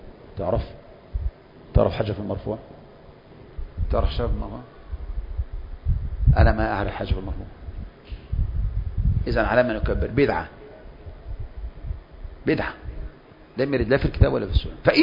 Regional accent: Egypt; اثنان كتب ابن عبد الوهاب في العقيدة ما تصلح عندنا في مصر.

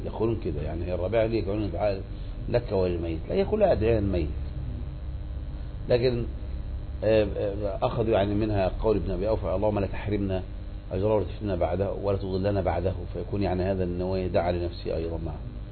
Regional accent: Egypt; عندنا في مصر مشهور الدعاء بعد الربيع.

